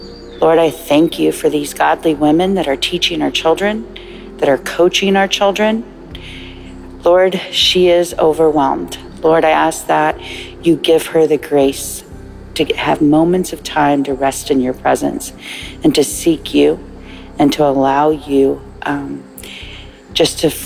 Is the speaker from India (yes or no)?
no; Kentucky, United States; Good morning. … from Kentucky